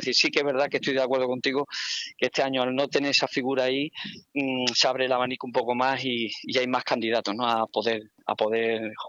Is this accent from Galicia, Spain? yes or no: no; Extremadura, Spain; a mí como extremeño me gustaría que hubiese algún equipo en superior categoría